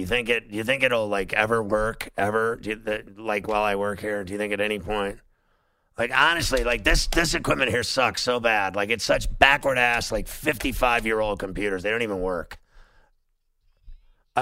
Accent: Pittsburgh, Pennsylvania, United States; I grew up in Pittsburgh.

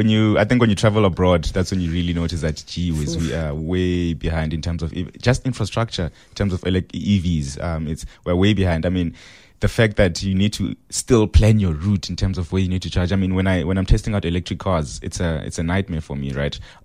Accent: South Africa; especially being South African

